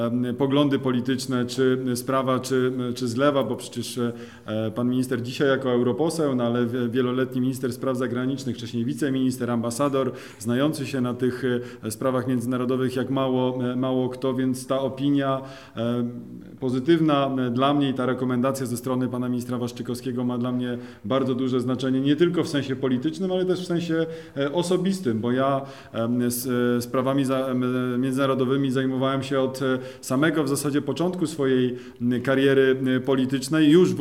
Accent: Łódź Voivodeship, Poland; ja urodziłem się w Wieluniu, choć w samym Wieluniu mieszkałem krótko, tylko będąc uczniem liceum w internacie, ale pochodzę z małej wioski, niedaleko Wielunia, na naszej tutaj ziemi sieradzkiej, więc ta specyfika małych miasteczek i małych wiosek jest mi po prostu bardzo bliska

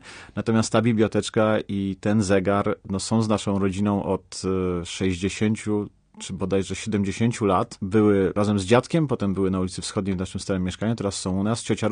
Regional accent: Łódź, Łódź Voivodeship, Poland; Ale również w Łodzi dosyć dużo przeżywaliśmy takich historycznych chwil. Sam jako dziecko pamiętam, dajmy na to wprowadzenie stanu wojennego

